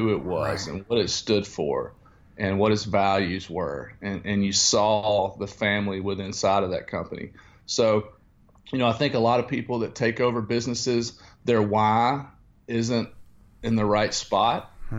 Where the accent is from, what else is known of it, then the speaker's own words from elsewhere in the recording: Atlanta, Georgia, United States; So born and raised in Atlanta, Georgia.